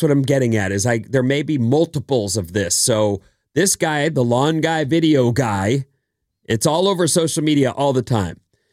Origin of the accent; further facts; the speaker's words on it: California, United States; So I do think people from other places driving here, I'm from California